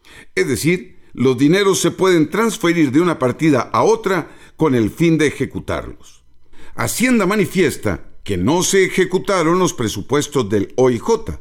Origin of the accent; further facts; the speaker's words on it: Costa Rica; Como costarricense comprometido con el bienestar de la nación, me inquieta la constante reducción de recursos en áreas críticas como esta.